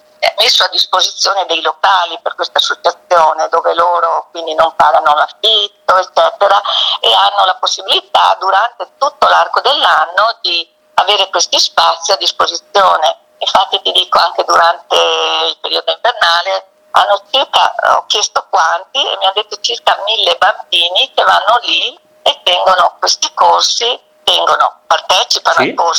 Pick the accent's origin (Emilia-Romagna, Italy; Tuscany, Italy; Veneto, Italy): Veneto, Italy; Alleghe; io ad agosto vengo ad Alleghe perché mi piace molto stare qua nel mio paese